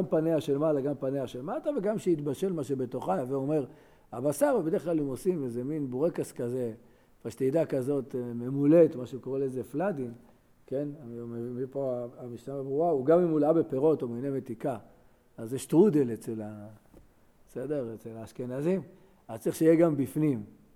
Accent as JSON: {"language": "Hebrew", "town": "Jerusalem", "region": "Jerusalem District", "country": "Israel", "tie": "born or raised there", "said": "אני זוכר בתור ילד בשכונת הבוכרים"}